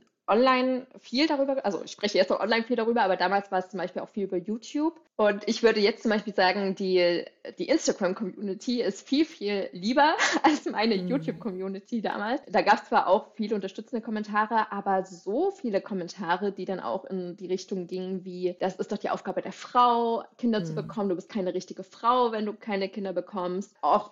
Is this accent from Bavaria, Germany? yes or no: no; Saxony, Germany; also ich komme halt aus Sachsen, so aus Nähe des Erzgebirges. Und da ist es einfach noch etwas konservativer.